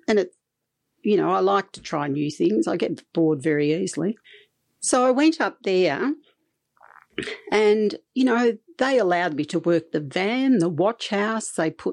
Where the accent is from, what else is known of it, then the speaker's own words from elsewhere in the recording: New South Wales, Australia; I came from New South Wales.